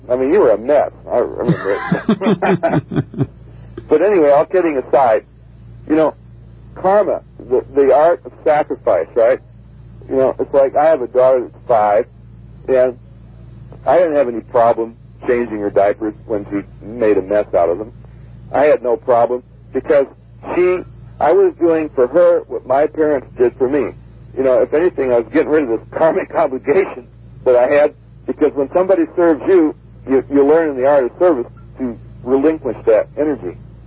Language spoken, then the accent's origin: English; United States; America is a very dear country to me, being an American.